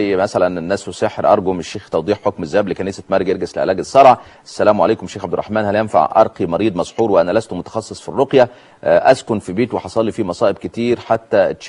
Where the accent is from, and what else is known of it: Upper Egypt, Egypt